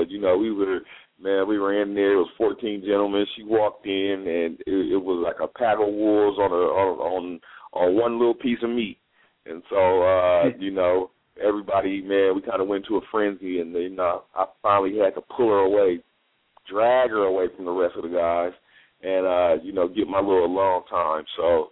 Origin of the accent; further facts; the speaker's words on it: Lynwood, California, United States; I'm from California, you know, Linwood, East Side, man.